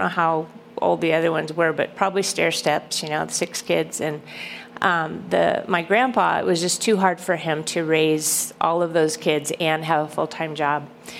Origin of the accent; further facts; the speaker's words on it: Nebraska, United States; we're from Nebraska. I was born on a farm there, and he loved to go pheasant hunting.